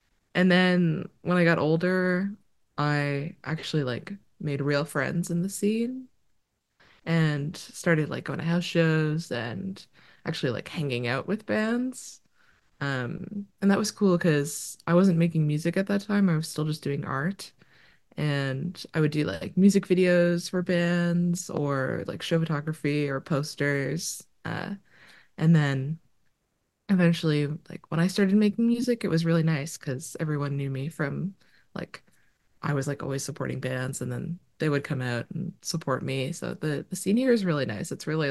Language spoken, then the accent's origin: English; Ottawa, Ontario, Canada; Growing up in Ottawa, it's kind of funny because like we've got like the downtown core, and then everything else is sort of suburbs.